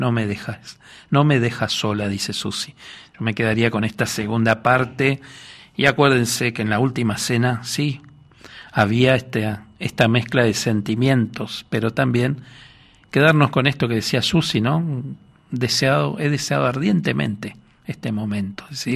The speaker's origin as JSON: {"language": "Spanish", "region": "Corrientes", "country": "Argentina", "said": "yo soy correntino"}